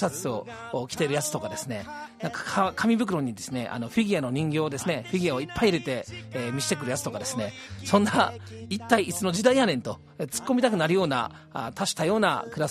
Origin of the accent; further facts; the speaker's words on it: Kobe, Hyogo, Japan; also born or lived in Hiroshima; 当時、僕はですね、地元の神戸を離れて広島にあるヤンキーとオタクしかいないようなですね、そんな、変わった大学